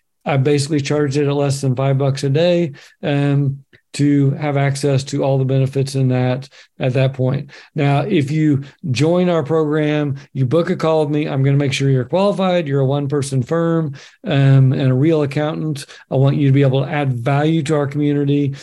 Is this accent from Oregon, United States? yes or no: yes; Oregon, United States; who's been in cannabis even longer than me in my home state of Oregon